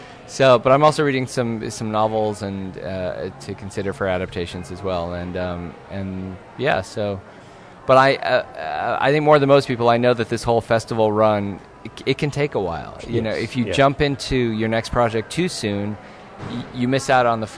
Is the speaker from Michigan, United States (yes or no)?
no; Omaha, Nebraska, United States; now in Charlottesville, United States; I grew up in Omaha